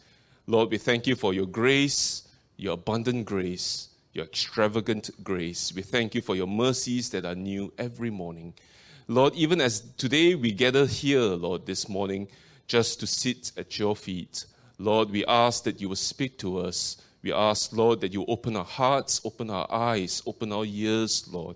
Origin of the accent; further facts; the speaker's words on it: Singapore; now in Perth, Australia; You probably could tell from my accent by now, I was originally from Singapore. My family and I, we relocated to Perth about 4 years back.